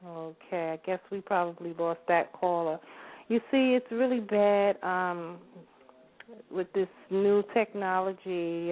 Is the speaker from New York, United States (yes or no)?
yes; New York, United States; Had to throw that … up in there because, you know, I am from New York.